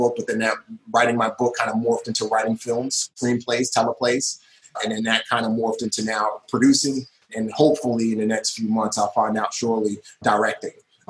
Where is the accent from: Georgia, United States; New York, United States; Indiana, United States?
New York, United States; New York City; You know, growing up in the Bronx is a very, very hard environment to live in.